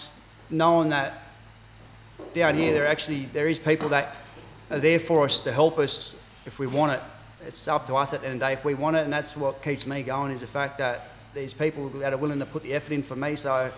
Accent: New South Wales, Australia; I'm from New South Wales, like I said, and done a lot of jail up there. Come down here

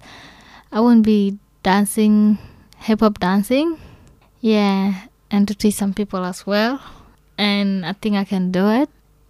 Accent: Kenya; also born or lived in Ethiopia; now in Australia; I'm from Sudan, but I was born in Ethiopia. My family are Sudan and I grew up in Kenya as well. And I came to Australia here.

